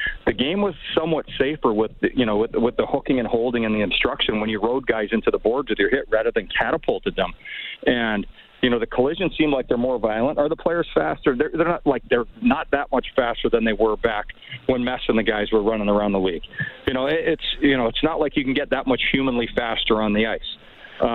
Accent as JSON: {"language": "English", "town": "Edmonton", "region": "Alberta", "country": "Canada", "tie": "born or raised there", "said": "We were all kids growing up in Edmonton."}